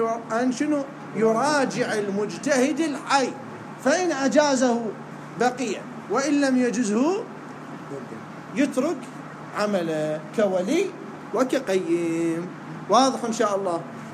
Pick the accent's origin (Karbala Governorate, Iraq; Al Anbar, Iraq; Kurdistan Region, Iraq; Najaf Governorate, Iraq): Najaf Governorate, Iraq; Najaf; عندنا بالنجف مدارس دينية كثيرة